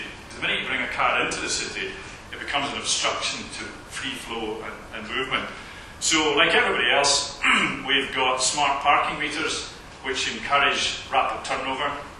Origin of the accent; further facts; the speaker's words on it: Glasgow, Scotland, United Kingdom; I'm sorry, I'm a Glaswegian, so I didn't know about that.